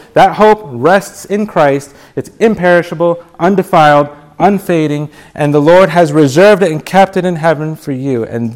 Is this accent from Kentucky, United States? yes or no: no; New York City, New York, United States; We have a saying growing up in the Bronx. We have a saying that we're in the hustle. The city life, New York is a hustle.